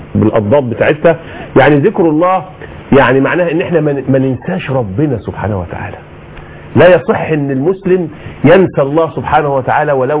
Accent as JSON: {"language": "Arabic", "country": "Egypt", "said": "بلادنا مصر"}